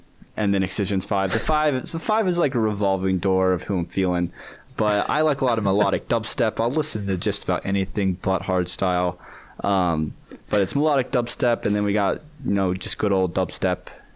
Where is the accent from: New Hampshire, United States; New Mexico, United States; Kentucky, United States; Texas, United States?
Texas, United States; Houston; now in Colorado, United States; I'm 23. I'm from Houston, Texas. I live in Colorado now.